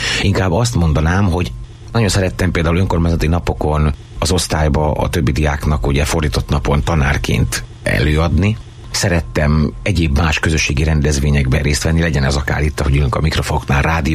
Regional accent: Miskolc, Borsod-Abaúj-Zemplén, Hungary; born there; nekem szülővárosom Miskolc, ahova ebből a szempontból mindig örömmel jövök vissza.

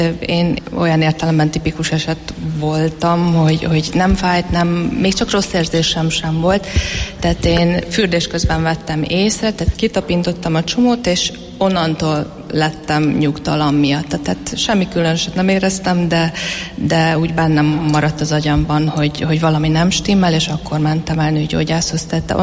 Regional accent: Szombathely, Vas, Hungary; Szombathelyről jöttem, és tanárként dolgozok

